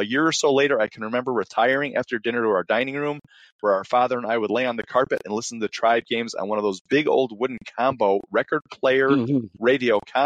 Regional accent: Indiana, United States; I was born and raised in Northeast Indiana, but my father was born in Akron and was from Cuyahoga Falls.

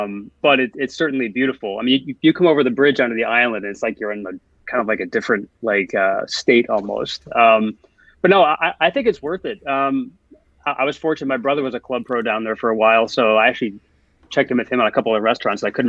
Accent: Northeast, United States; I grew up in the East Coast, so Northeast.

